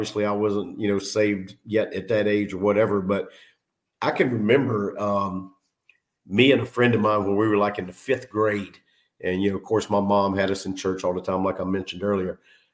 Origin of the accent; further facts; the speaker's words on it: Concord, North Carolina, United States; So my mom moved back to North Carolina. I'm from Concord, North Carolina.